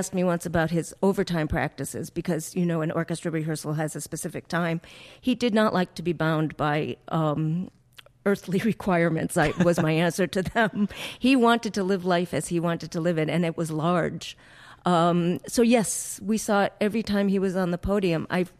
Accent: Boston, Massachusetts, United States; And as a musician, as a Bostonian, as a Jewish Bostonian from a musical family, I felt a great pride

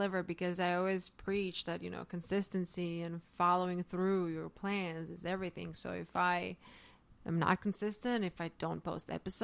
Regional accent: Zagreb, City of Zagreb, Croatia; English is a second language; I was raised in a city called Zagreb.

